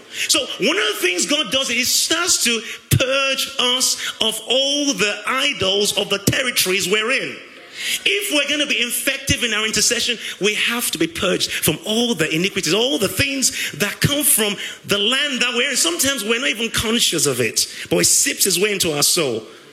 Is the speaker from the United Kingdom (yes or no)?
yes; United Kingdom; So everyone on the queue, because we're British, right?